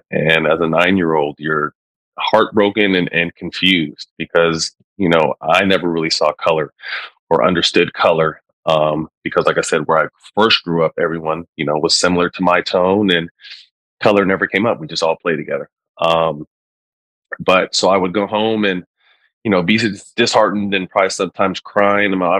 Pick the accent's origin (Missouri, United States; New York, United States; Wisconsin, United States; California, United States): California, United States; Bay Area; also born or lived in Sacramento, United States; I didn't really have any issues with the mixed race until I moved from the Bay Area to Sacramento.